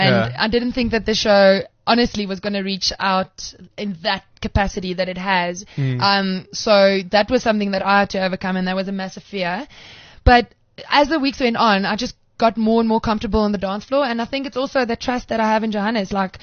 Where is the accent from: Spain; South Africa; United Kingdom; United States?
South Africa; Cape Town, Western Cape; so we love Eden because he's from Cape Town and I'm from Cape Town, so I'm definitely Team Eden.